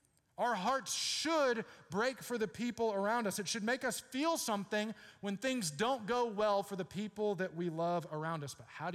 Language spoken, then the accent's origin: English; Beaumont, Texas, United States; I grew up in Beaumont, which is not part of Houston.